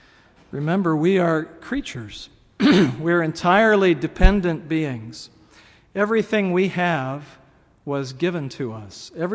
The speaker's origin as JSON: {"language": "English", "region": "California", "country": "United States", "tie": "born or raised there", "said": "And I grew up near San Francisco."}